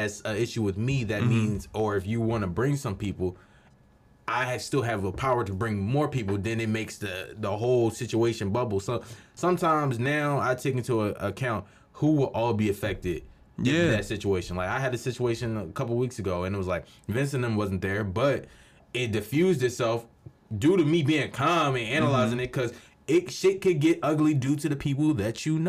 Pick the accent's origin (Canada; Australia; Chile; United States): United States; Philadelphia, Pennsylvania; I come from Philly. I talk my shit.